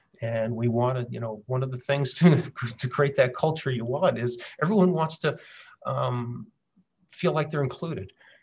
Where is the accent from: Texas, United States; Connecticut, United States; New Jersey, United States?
New Jersey, United States; So I grew up in New Jersey.